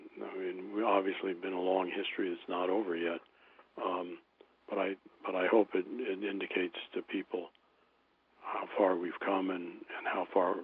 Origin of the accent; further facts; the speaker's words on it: Missouri, United States; I'm from Missouri, which not as bad as being from New York, but wasn't particularly good.